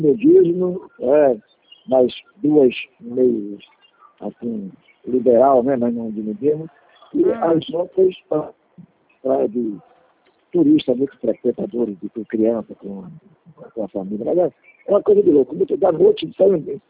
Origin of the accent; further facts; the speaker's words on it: Bahia, Brazil; moved away as an adult; now in Rio de Janeiro, Brazil; eu já estou no Rio há mais de 40 anos, sou baiano.